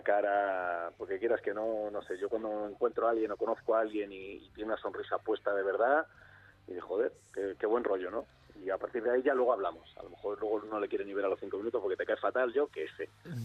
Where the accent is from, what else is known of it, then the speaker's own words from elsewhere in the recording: Móstoles, Community of Madrid, Spain; moved away as an adult; me he criado allí. Yo nací en Madrid y luego a los 3-4 años me crié en Móstoles hasta los 21, pues, que ya empecé a viajar por ahí.